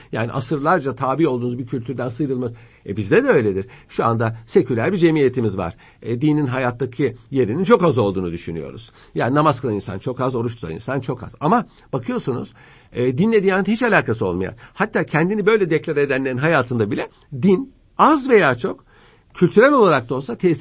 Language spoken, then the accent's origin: Turkish; Ankara, Turkey; Mesela ben Ankaralıyım.